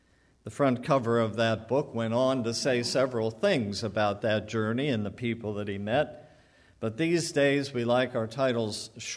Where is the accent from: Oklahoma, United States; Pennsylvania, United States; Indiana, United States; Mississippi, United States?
Pennsylvania, United States; Erie; also born or lived in Gettysburg; I grew up in Erie, journeyed to Williamsport for summers and back to Erie, journeyed to Gettysburg for 4 years.